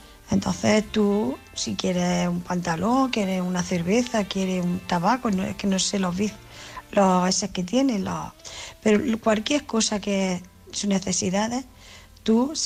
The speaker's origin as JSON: {"language": "Spanish", "town": "Jaén", "region": "Andalusia", "country": "Spain", "said": "soy corresponsal y de Jaén."}